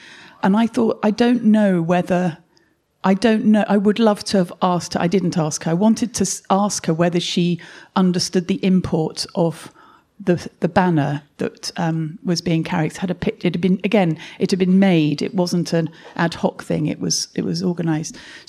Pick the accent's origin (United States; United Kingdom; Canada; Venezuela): United Kingdom; Salisbury, South West England; born there; I was born actually in Salisbury